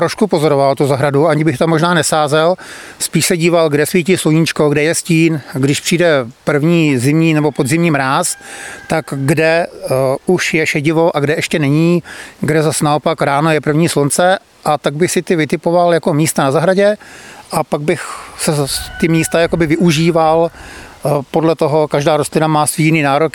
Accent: Hradec Králové, Hradec Králové Region, Czechia; protože oba s manželkou pocházíme z Hradce Králové. Já jsem z paneláku, manželka je vlastně z domu uvnitř města

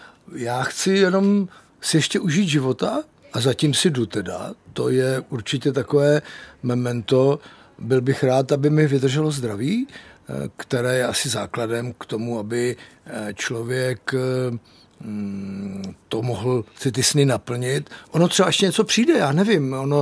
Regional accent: Prague, Czechia; 3 jsou z Tábora, jeden je ze Žďáru nad Sázavou, no z Přibyslavy a my 2 jsme z Prahy

